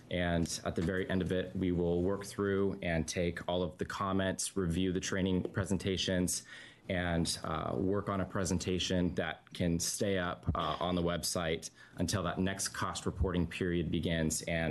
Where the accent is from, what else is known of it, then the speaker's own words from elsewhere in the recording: Oregon, United States; also born or lived in Austin / Houston; I was born and raised in Oregon, so I'm just coming back